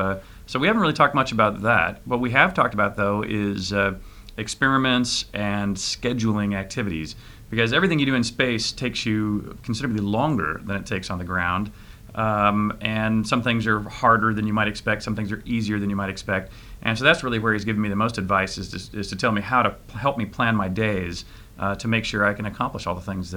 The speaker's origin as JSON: {"language": "English", "town": "Cambridge", "region": "East of England", "country": "United Kingdom", "tie": "born there", "said": "And in fact, I was born here in Cambridge. In fact, Sunday, I went to see the house in which I was born."}